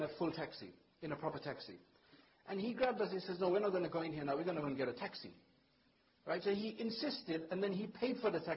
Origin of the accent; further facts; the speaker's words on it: England, United Kingdom; So we clarified, we're from England, and, you know.